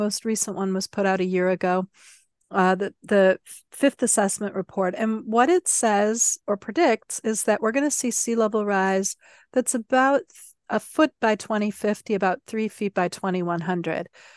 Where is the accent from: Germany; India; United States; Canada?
Germany; I grew up in West Germany.